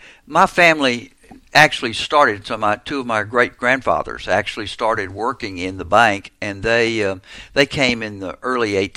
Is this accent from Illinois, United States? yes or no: no; Terrell, Texas, United States; Oh, I grew up in Terrell. And so, you know, there's many generations of my family that have lived in Terrell.